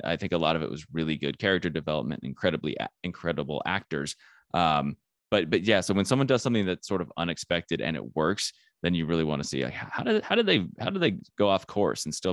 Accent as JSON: {"language": "English", "town": "Flagstaff", "region": "Arizona", "country": "United States", "said": "but I am from Flagstaff, Arizona, which is a small town."}